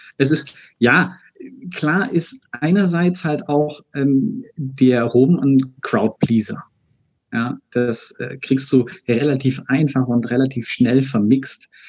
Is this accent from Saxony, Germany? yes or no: no; Baden-Württemberg, Germany; ich bin ja Schwabe